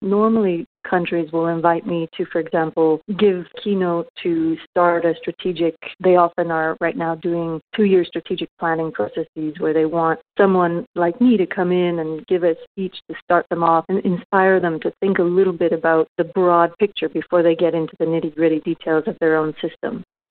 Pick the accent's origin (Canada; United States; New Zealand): Canada; now in Paris, France; I'm originally from Canada. Moved across the pond to Paris